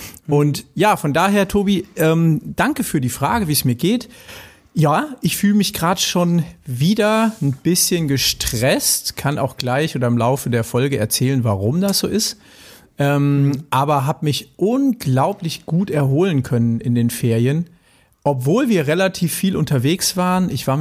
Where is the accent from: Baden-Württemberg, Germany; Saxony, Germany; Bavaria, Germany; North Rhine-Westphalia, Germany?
North Rhine-Westphalia, Germany; bei uns im Ruhrpott sagt man ja, muss ja.